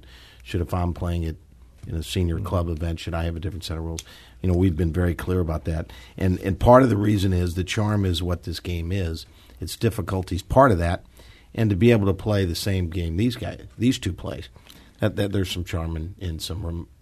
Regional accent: St. Louis, Missouri, United States; because I grew up in South St. Louis and saw people

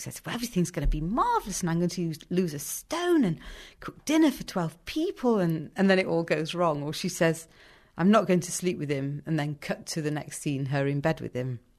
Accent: England, United Kingdom; No, I'm English. You picked that up quickly.

